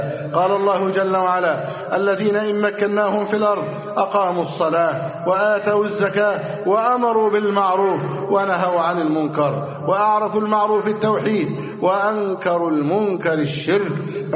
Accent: Egypt; اللهم احفظ بلدنا مصر أمنا أمانا

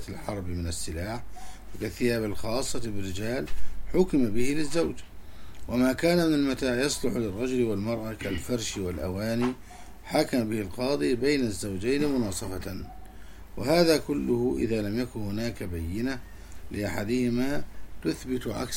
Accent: Egypt; وعندنا في مصر يعني معروفا في عرف الناس

